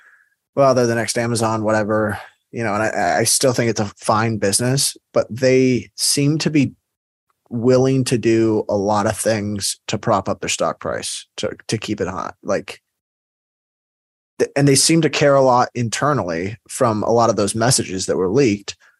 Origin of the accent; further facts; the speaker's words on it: South Africa; I'm South African, so I was just curious. We have very big companies here that have gone international.